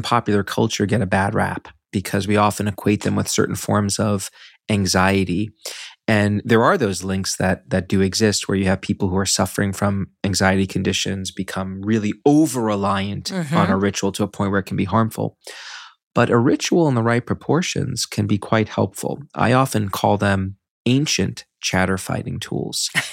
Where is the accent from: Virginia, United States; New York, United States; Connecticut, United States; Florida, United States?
New York, United States; Brooklyn; I mentioned before we started filming that I grew up in Brooklyn, New York. And although you may not hear the accent right now